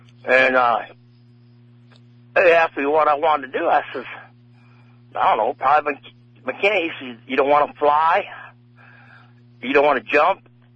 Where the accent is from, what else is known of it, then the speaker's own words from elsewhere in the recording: Flint, Michigan, United States; No, I grew up in Flint, Michigan.